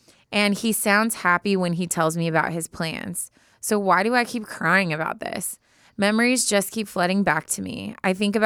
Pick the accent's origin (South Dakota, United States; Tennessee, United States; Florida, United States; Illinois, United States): Illinois, United States; Chicago; born or raised there; also born or lived in Michigan; now in Boston, United States